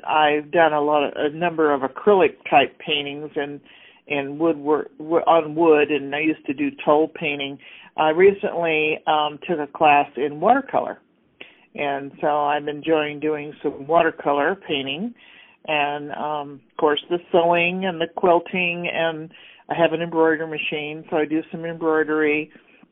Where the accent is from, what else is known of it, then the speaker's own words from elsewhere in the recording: Fontana, California, United States; also born or lived in Upland; now in Willits, United States; I was born in Southern California, Upland, California, but raised in Fontana, California.